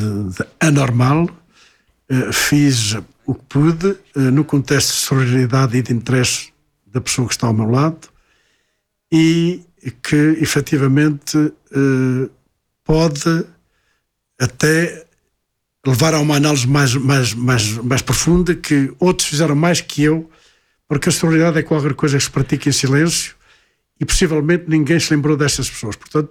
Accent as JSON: {"language": "Portuguese", "town": "Silvares", "region": "Centro", "country": "Portugal", "tie": "born or raised there", "moved": "as an adult", "lives_now": "Mitry-Mory, France", "said": "da Vila Silvares, que é a minha terra natal"}